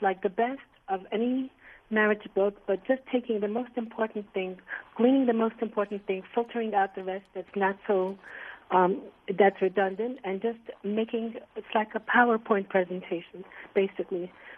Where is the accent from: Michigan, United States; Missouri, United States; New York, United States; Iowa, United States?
New York, United States; Brooklyn; Okay, so basically I was born and bred in Brooklyn, New York, Williamsburg. And I got married when I was 18 years old. And it's a little bit, I come from a Hasidic background.